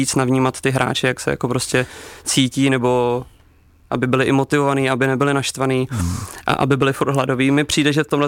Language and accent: Czech; Prague, Czechia; já jsem vyrůstal na Vinohradech, takže kousek tady odsaď.